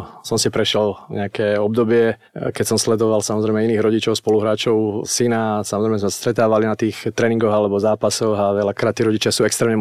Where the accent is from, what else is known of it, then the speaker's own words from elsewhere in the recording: Topoľčany, Nitra Region, Slovakia; ja som vyrastal v takom skromnom klube v Topolčanoch